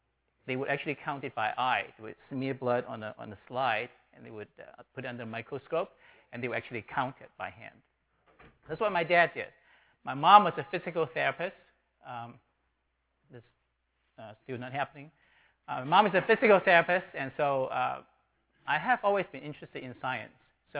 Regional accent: Hong Kong; born there; I was born in 1959 in Hong Kong.

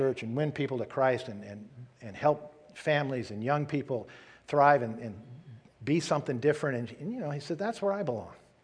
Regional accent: California, United States; born there; I was born in California, I like California, nothing against California.

